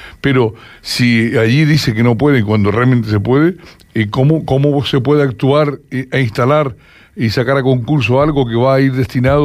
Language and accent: Spanish; Playa Blanca, Canary Islands, Spain; lógicamente yo soy de Playa Blanca